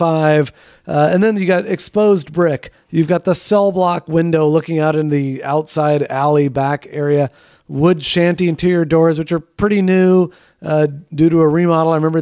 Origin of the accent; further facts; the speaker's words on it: El Paso, Texas, United States; I remember this growing up in El Paso.